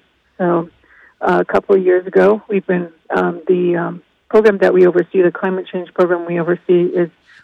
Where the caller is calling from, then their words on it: Flagstaff, Arizona, United States; So I come to you from Flagstaff, Arizona, and it's appropriate that I honor and do a line acknowledgement.